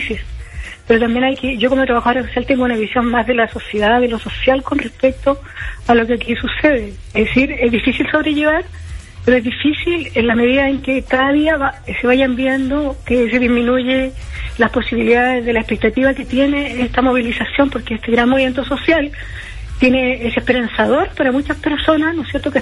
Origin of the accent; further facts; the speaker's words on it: Chile; que hemos sentido como pueblo chileno